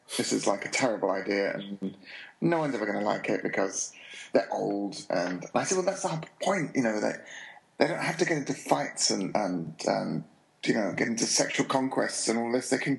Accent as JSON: {"language": "English", "region": "London", "country": "United Kingdom", "tie": "born or raised there", "said": "I was born and raised in London, and I like the modernism that blurs into the old London."}